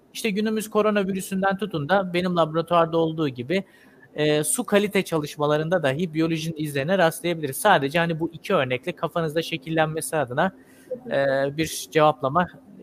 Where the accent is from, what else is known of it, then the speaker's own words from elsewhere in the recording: Zonguldak, Turkey; born there; Ben 97 doğumluyum. Zonguldak'ta doğdum. Annem babam Karadeniz'de, Artvin'de.